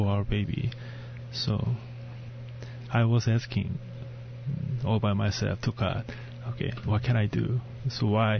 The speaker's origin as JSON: {"language": "English", "country": "South Korea", "second_language": "English", "lives_now": "United States", "said": "My home country, South Korea, is a very dynamic country."}